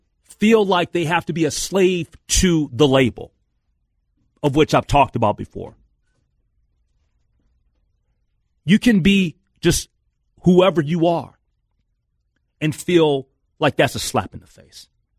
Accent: Minnesota, United States; And as a Minnesotan, don't you feel disrespected?

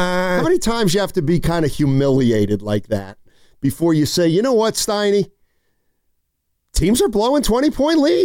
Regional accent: Reading, Pennsylvania, United States; This is exactly like when I grew up in Reading, Pennsylvania.

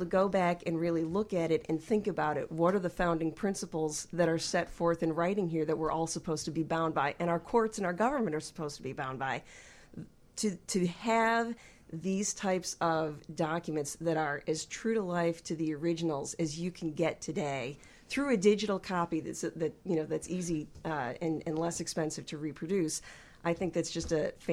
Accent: Illinois, United States; I am. I am a girl who was born and raised in DuPage County.

